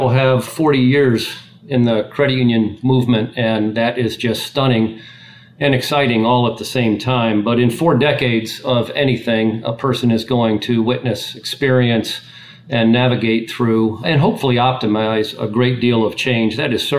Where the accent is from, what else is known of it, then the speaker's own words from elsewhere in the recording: Connecticut, United States; also born or lived in Ohio; I was born in Ohio. I grew up in Connecticut mostly and went to school in Connecticut.